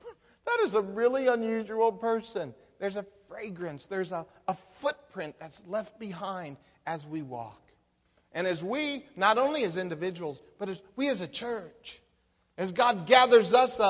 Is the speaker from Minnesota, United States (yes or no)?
no; Phoenix, Arizona, United States; I grew up in Phoenix, Arizona.